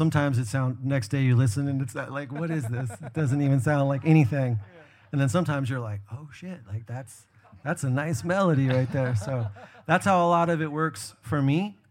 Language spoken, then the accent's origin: English; Maryland, United States; I grew up in Maryland, actually, in southern Maryland.